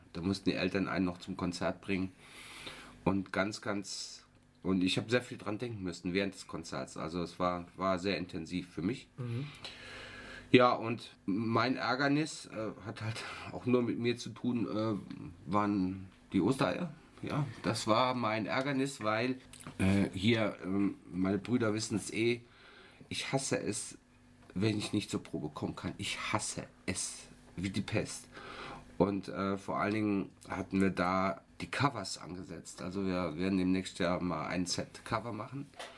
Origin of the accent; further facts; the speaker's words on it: Saarland, Germany; Ich war am Wochenende in meiner alten Heimat in Schland im Saarland